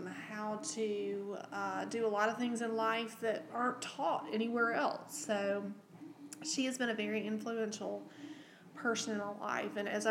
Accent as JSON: {"language": "English", "town": "Savannah", "region": "Georgia", "country": "United States", "tie": "born or raised there", "said": "I was born in Savannah, Georgia, and I was born in February 12th, 1975. And Savannah was a great place to grow up."}